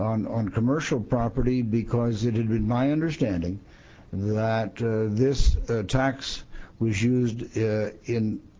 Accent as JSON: {"language": "English", "town": "Rapid City", "region": "South Dakota", "country": "United States", "said": "I'm from Pennington County in the beautiful Black Hills, District 32, the eastern half of one of the finest cities in the nation, Rapid City, South Dakota."}